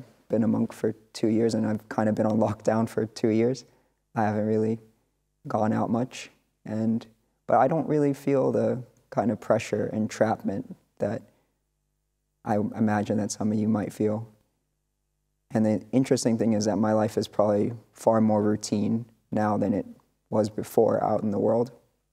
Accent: Florida, United States; So when I'm from the United States, I'm from South Florida, and my parents divorced when I was really young. My father lived in Miami-Dade, and my mom lived in the county above it

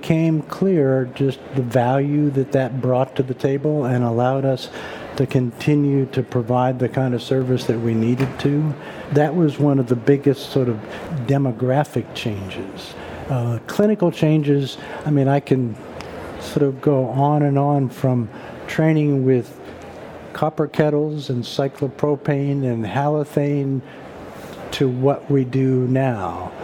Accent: Austin, Texas, United States; I'm from Austin, Texas.

